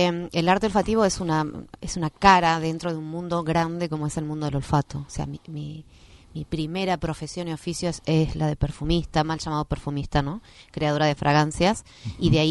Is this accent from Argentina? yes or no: yes; San Miguel de Tucumán, Tucumán, Argentina; accent: Tucumán; now in Bahía Blanca, Argentina; la fisioterapia quedó en Tucumán, yo soy de Tucumán.